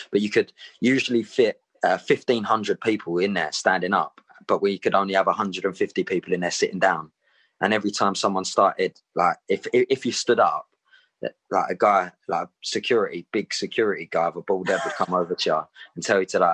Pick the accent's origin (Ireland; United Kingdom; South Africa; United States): United Kingdom; Southend-on-Sea, East of England; I am from Southend after all, so right.